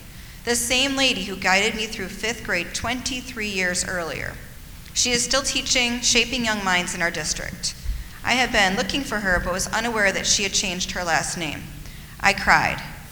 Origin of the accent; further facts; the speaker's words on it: Brecksville, Ohio, United States; English is a second language; I grew up in Brecksville, and I graduated from the high school in 2000.